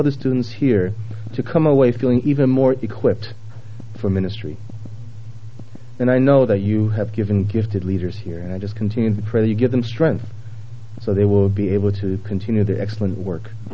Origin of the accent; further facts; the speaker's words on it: New York City, New York, United States; I grew up in New York City, but then I went to Denver.